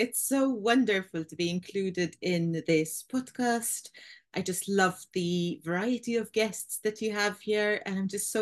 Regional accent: Malta; So I'm originally from Malta, tiny little island in the middle of the Mediterranean.

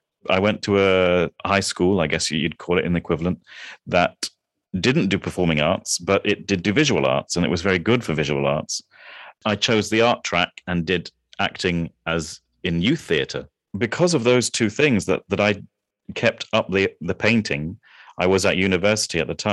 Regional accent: Kuala Lumpur, Malaysia; also born or lived in England; I grew up in Malaysia, in Kuala Lumpur, in Malaysia.

